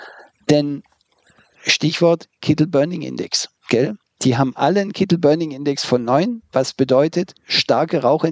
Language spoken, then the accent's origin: German; Baden-Württemberg, Germany; Ich selber bin Schwabe